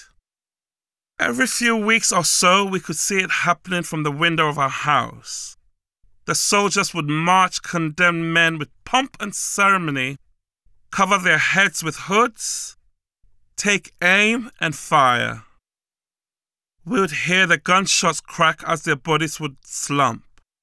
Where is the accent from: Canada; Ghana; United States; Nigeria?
Ghana; Accra, Greater Accra; also born or lived in Takoradi; When I was still quite little, we relocated from Takoradi to the capital city of Accra, where we lived on another base called Burma Camp, just across the road from the sea.